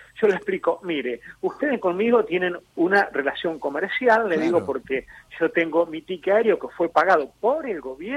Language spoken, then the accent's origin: Spanish; Argentina; soy un ciudadano argentino que no tiene ninguna causa, ni acá, ni en Argentina, ni en Colombia